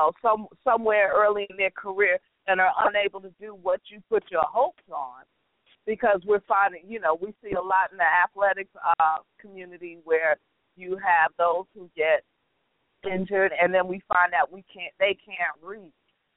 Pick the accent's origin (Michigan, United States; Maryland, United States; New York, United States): New York, United States; I say this as a New Yorker, and let me tell you, anybody from the North who comes down south, the first thing we ask is, where can we get some decent Chinese food from?